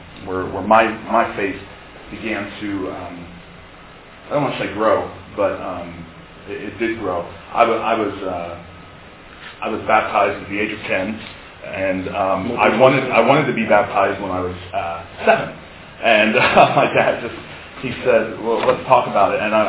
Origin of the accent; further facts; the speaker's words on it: Delaware, United States; I'm the youth and worship minister at the Newark Church of Christ in Newark, Delaware. I'm from Delaware.